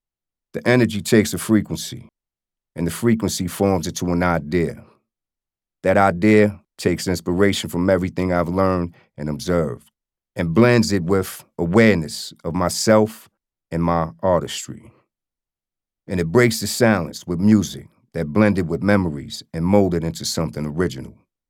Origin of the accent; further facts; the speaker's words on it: Wyandanch, New York, United States; born there; I was born in Wyandanche, New York, about an hour outside of New York City in Suffolk County, Long Island.